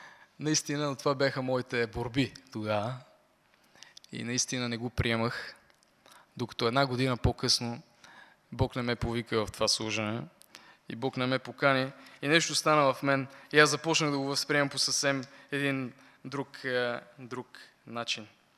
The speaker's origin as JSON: {"language": "Bulgarian", "town": "Vidin", "region": "Vidin Province", "country": "Bulgaria", "tie": "born or raised there", "lives_now": "Sofia, Bulgaria", "said": "В Видин, аз съм от Видин. Родом съм от Видин, сега живеем в София с моето семейство."}